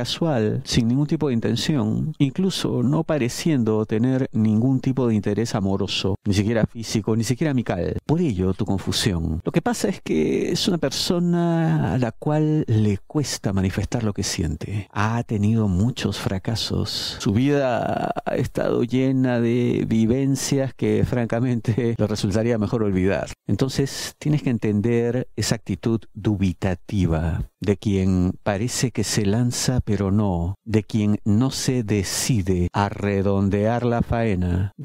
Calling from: Buenos Aires Province, Argentina; yo le hablo de la provincia de Buenos Aires.

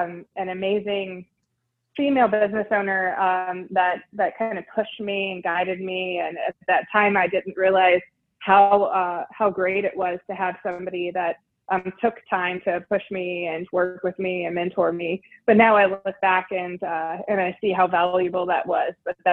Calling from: Katy, Texas, United States; Katy, Texas, right outside of Houston.

